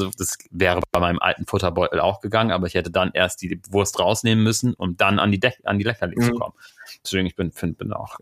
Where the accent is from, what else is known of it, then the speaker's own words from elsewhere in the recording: Hamburg, Germany; wir sind aus Hamburg